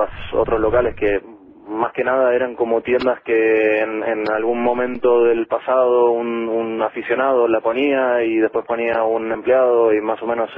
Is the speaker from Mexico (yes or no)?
no; Buenos Aires, Argentina; now in Madrid, Spain; Nosotros somos de Buenos Aires, mi mujer y yo.